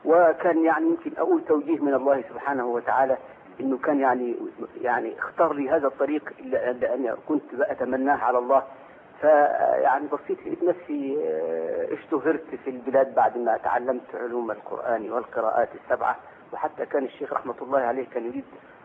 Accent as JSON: {"language": "Arabic", "town": "Armant", "region": "Luxor Governorate", "country": "Egypt", "tie": "born or raised there", "said": "حفظت القرآن في قريتي اللي هي الآن مدينة أرمنت، كانت قرية في الأول ولكن الآن هي مدينة من المدن الكبيرة"}